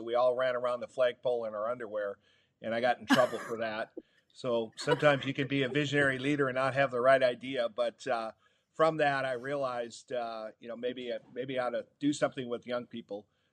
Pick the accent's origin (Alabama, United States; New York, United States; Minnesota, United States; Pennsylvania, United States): Minnesota, United States; I grew up in Minnesota and had a very middle-class upbringing and grew up Catholic